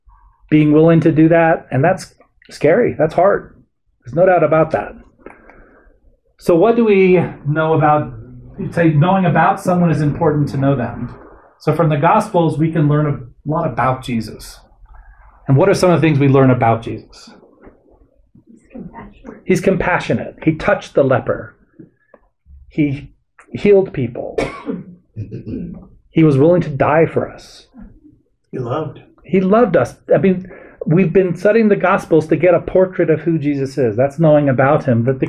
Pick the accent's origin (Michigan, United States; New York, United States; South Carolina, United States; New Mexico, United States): New Mexico, United States; You know, I'm from New Mexico.